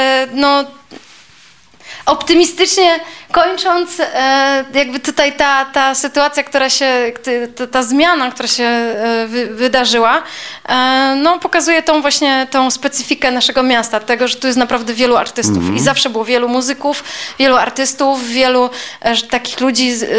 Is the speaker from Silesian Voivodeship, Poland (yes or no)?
yes; Racibórz, Silesian Voivodeship, Poland; urodziłam się w Raciborzu i nawet studiując w dużym mieście nie pomyślałam, że mogłabym nie wrócić do Raciborza. Więc no taka trochę śląska dusza